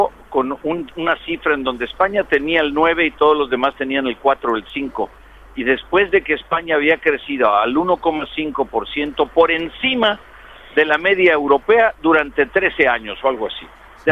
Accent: Mexico; Yo se lo digo porque yo soy mexicano, yo he pasado por esas experiencias.

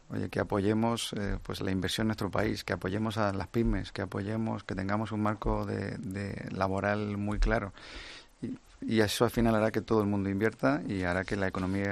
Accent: Spain; yo creo que también nos tenemos que sentir orgullosos como españoles, ¿no?

